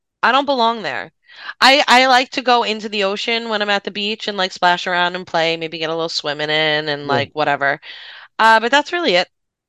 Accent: New York City, New York, United States; Because I grew up in New York City.

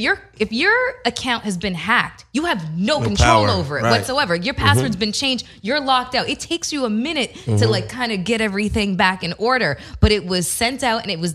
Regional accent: Canada; I'm Canadian.

